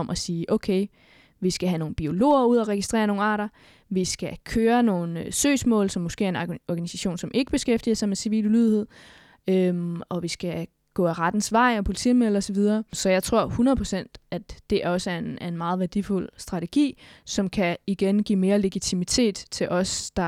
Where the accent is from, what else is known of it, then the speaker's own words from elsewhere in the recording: Skælskør, Zealand, Denmark; Nu kommer jeg fra Skelskør, hvor der er et firma, der udleder en masse oliespildevand i havet.